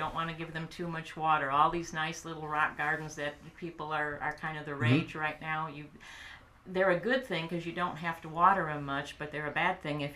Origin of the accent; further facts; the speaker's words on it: United States; accent: Yankee; And I thought, oh my goodness, my Yankee accent has come out or something.